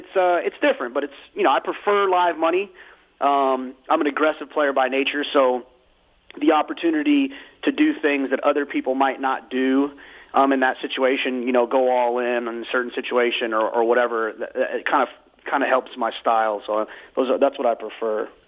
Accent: Dallas, Texas, United States; I grew up in Dallas-Fort Worth.

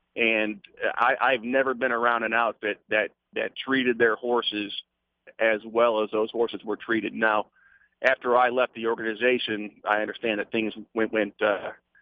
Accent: Batavia, Illinois, United States; raise them in Illinois. And at a very young age, they were in my hometown there in Batavia.

